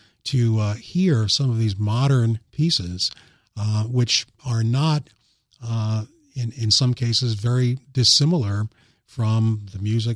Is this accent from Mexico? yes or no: no; New York, United States; Growing up in New York, I used to listen to the New York Philharmonic concerts on WQXR.